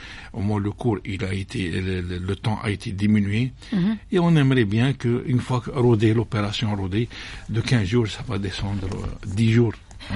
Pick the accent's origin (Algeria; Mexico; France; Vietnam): Algeria; On est algérien quand même.